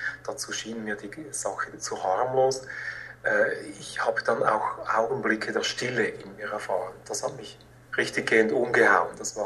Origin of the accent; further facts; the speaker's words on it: Zurich, Switzerland; Ich habe das vor 25 Jahren begonnen, also 1986 in Zürich, wo ich aufgewachsen bin.